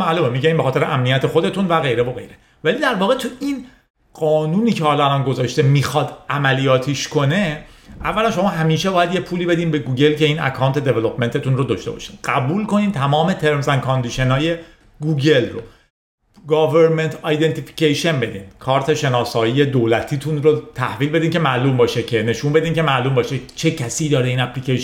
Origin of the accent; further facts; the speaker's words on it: Iran; ولی من و شما از ایرانیم